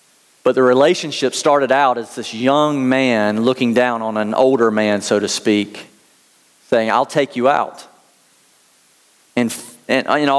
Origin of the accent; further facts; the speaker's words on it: United States; Now, when I'm hearing this as an American, I have no category for that kind of first statement from a neighbor.